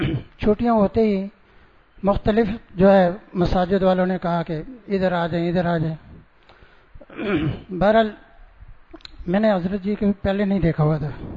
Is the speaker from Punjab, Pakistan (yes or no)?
no; Abbottabad, Khyber Pakhtunkhwa, Pakistan; ابتباد سے.